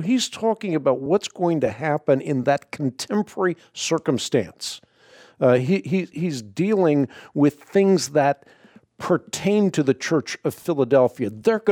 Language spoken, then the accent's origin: English; Netherlands; English is a second language; moved away; that's where we immigrated when I immigrated from the Netherlands. And so it's a place that has great fondness for me and a lot of memories.